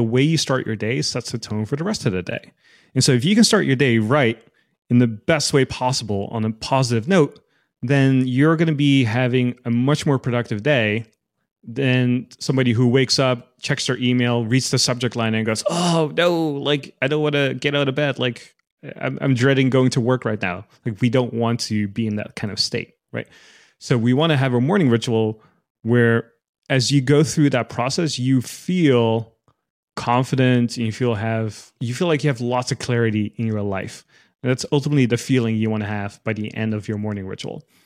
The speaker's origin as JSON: {"language": "English", "country": "Netherlands", "said": "I'm actually from the Netherlands as well"}